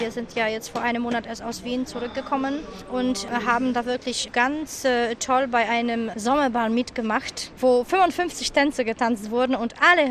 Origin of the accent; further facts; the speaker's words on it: Opole Voivodeship, Poland; Wir kommen aus einem ganz kleinen Ort, es heißt Deloken, in Oberschlesien, im grünen Oberschlesien, also im Oppelner Land.